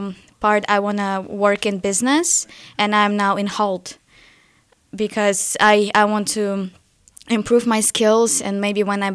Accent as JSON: {"language": "English", "country": "Russia", "also_born_or_lived": "United Kingdom", "second_language": "English", "said": "I am from Russia, and I'm currently studying international marketing, but I also did my BA in business and management in the UK."}